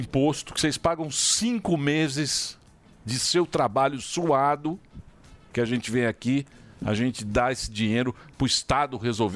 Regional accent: São Manuel, São Paulo, Brazil; Não, eu sou do São Manuel.

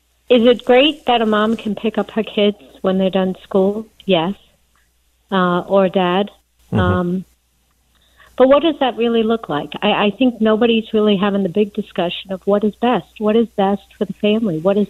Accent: New York, United States; now in Florida, United States; I'm in Florida now, but I grew up in New York

